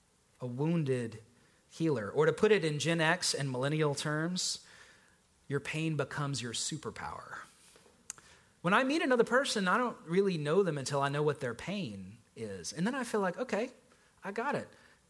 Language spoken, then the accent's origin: English; North Carolina, United States; I grew up in Duke, North Carolina, basketball rivalry country.